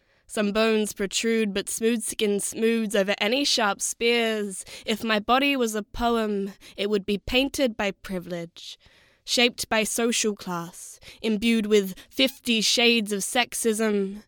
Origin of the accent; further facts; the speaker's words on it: Perth, Western Australia, Australia; So I'm from Perth. I'm from Western Australia